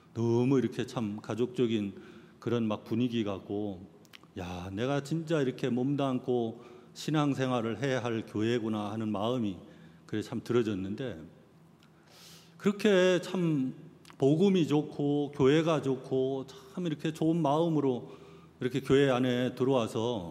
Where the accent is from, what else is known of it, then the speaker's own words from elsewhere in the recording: Gangwon, South Korea; 저 고향이 강원도인데 강원도로 날랐어요